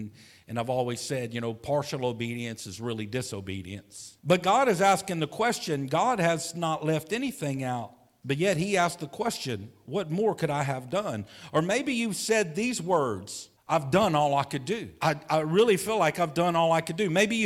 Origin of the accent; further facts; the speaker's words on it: United States; You know, because I'm an American, I have to come from the viewpoint of an American and how it applies to us in America.